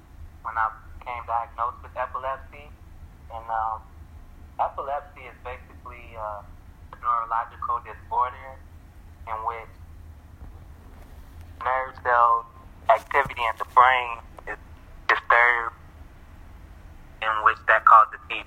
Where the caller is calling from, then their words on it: Fairmont, South Carolina, United States; Calling from Fairmont, South Carolina.